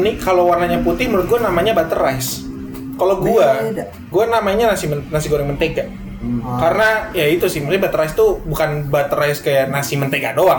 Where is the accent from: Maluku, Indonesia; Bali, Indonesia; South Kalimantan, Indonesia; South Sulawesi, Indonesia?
South Sulawesi, Indonesia; Makassar; Karena gue sebagai orang Makassar